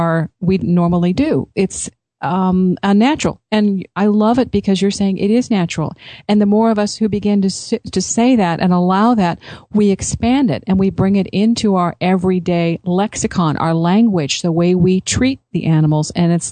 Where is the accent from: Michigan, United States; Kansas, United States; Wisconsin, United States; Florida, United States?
Kansas, United States; born there; Hey, I was born here in Kansas, okay?